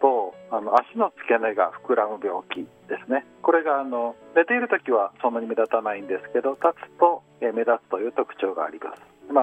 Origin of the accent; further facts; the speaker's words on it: Itsukaichi, Hiroshima, Japan; 僕出身は五日市です。